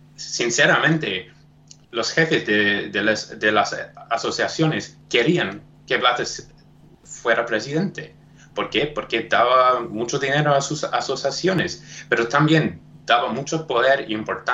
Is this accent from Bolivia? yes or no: no; South Africa; born there; Spanish is a second language; Por ejemplo, donde nací, yo nací en Sudáfrica. En Sudáfrica sigue siendo un héroe.